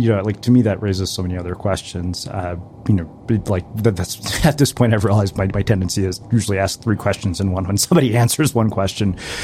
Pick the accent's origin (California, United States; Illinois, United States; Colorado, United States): California, United States; Cupertino; growing up in Cupertino, which you and I both know is this bizarre bubble of privilege.